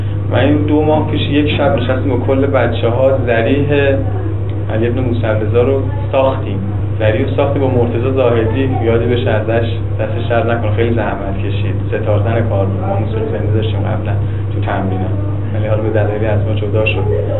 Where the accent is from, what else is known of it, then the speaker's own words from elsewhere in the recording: Karaj, Alborz, Iran; من خودم بچه کرج هم کلک بالا به دنیا آمدم. دوره بچگیمو من تو کرج گذروندم.